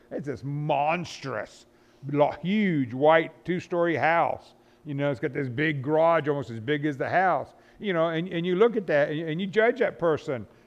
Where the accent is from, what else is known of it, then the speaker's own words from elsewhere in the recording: the South, United States; I'm from the South, so I can talk about it.